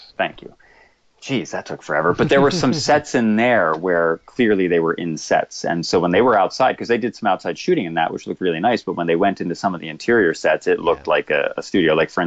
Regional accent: Stockton-on-Tees, North East England, United Kingdom; Stockton-on-Tees.

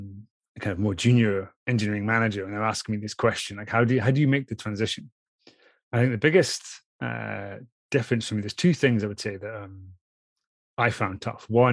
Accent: Scotland, United Kingdom; I grew up in Scotland, had an older brother

